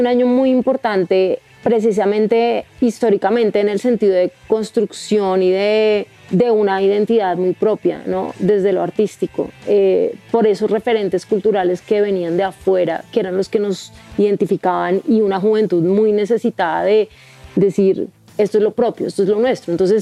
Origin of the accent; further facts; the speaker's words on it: Colombia; cuál es nuestra identidad, ¿no? Como colombianos